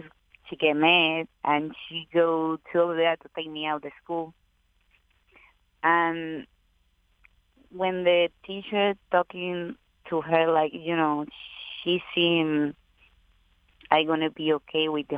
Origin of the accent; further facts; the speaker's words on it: Puerto Rico; English is a second language; now in United States; yes, I'm from Puerto Rico.